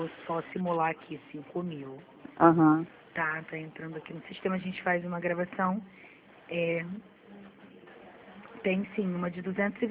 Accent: Rio de Janeiro, Brazil; eu sou do Rio

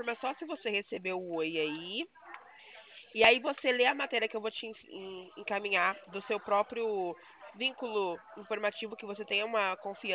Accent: Barretos, São Paulo, Brazil; Aqui nós somos da região de Barretos, interior de São Paulo.

